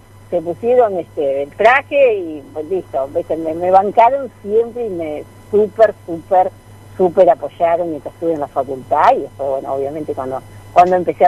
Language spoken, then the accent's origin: Spanish; Villaguay, Entre Ríos, Argentina; Sí, yo soy de Villaguay.